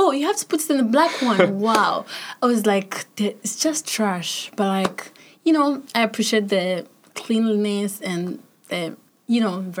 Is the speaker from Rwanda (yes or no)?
yes; Rwanda; now in Ghana; I come from Rwanda, but I study in Ghana.